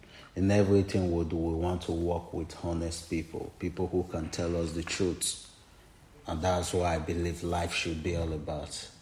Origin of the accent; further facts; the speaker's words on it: Nigeria; also born or lived in Ukraine; now in Germany; I'm from Nigeria. I have been to Ukraine, and when the war in Ukraine happened, then I moved down to Germany. So I've been here for a year plus